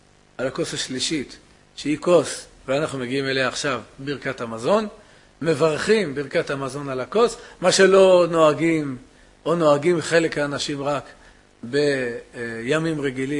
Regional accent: Jerusalem, Jerusalem District, Israel; now in Bnei Brak, Israel; אנחנו ירושלמים בבני ברק

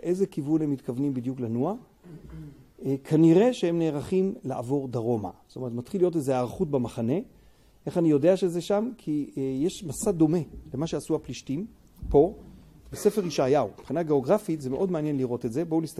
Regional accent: Bnei Darom, Southern District, Israel; וגדלתי בבני דרום מושב

